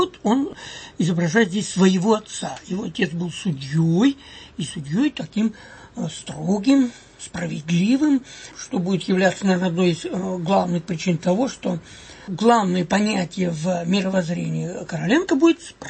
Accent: Nizhny Novgorod Oblast, Russia; я же из Нижегородской губернии

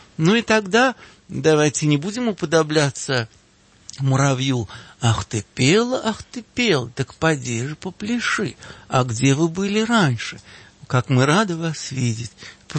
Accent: Moscow, Russia; Я сам, как старый москвич, старый, потому что уже возраст, почти что 80-летний

